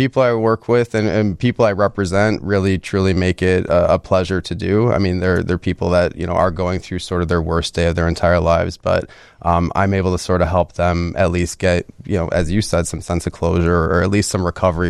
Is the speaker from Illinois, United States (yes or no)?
yes; Highland Park, Illinois, United States; Yep. I'm from Highland Park originally. I've spent all my time either in Chicago or the suburbs.